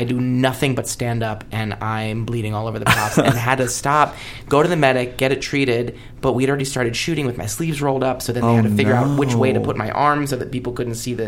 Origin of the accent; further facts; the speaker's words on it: New Jersey, United States; accent: New Jersey; now in Los Angeles, United States; I'm embarrassed that nobody complimented how charming my New Jersey accent is